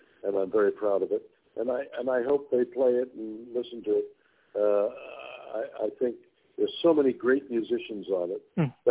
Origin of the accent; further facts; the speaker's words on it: Montreal, Quebec, Canada; I'm a Canadian from Montreal trying to record the blues.